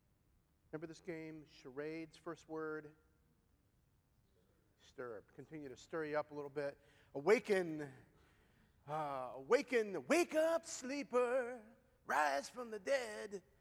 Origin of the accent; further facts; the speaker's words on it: Cleveland Heights, Ohio, United States; I'm from the Jewish capital of Ohio. Anybody want to guess what that is? Cleveland. Grew up in Cleveland Heights. The East Side, never met a Christian in the 16 years I lived in Cleveland.